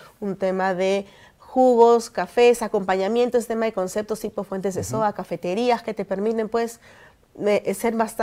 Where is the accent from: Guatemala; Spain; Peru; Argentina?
Peru; Lima; born there; Yo nací en Lima, pero soy hija de un cusqueño y de una huancaya.